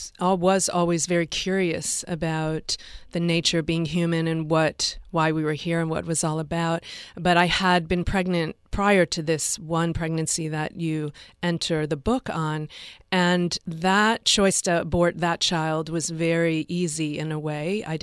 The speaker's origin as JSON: {"language": "English", "town": "Detroit", "region": "Michigan", "country": "United States", "tie": "born or raised there", "said": "I grew up in Detroit, and I was born in 1963, and my family actually lived in the city."}